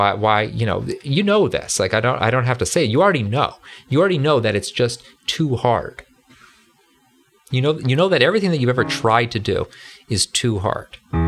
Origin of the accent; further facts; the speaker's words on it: United States; first language English; so my native language is English. And I'm going to assume that your native language is English too, because I'm from America and America is the best.